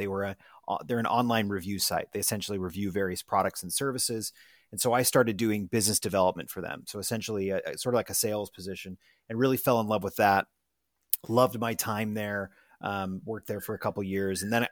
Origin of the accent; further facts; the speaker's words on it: Utah, United States; I'm from the United States. Utah specifically is where I came before my MBA